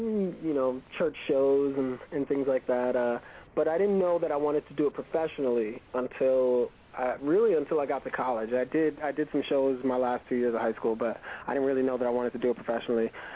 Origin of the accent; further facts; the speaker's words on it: Brooklyn, New York, United States; I'm a Brooklyn born and raised native, and I grew up in the Flatbush area, Flatbush Midwood Flatlands area, Brooklyn.